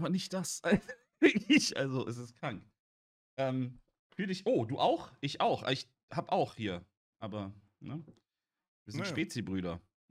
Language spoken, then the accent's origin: German; Gladbach, North Rhine-Westphalia, Germany; born there; ich bin in Gladbach geboren.